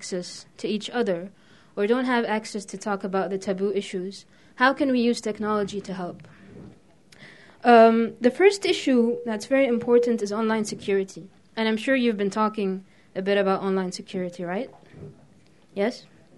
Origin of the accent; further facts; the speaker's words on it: Beirut, Beirut Governorate, Lebanon; I'm from Beirut, Lebanon, which is in the Middle East.